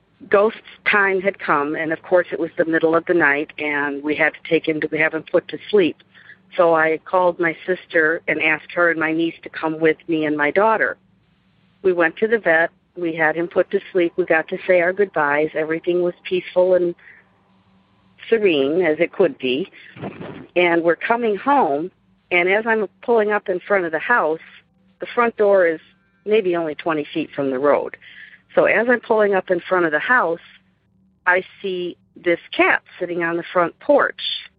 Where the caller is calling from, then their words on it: Chicago, Illinois, United States; I'm calling from the Chicago area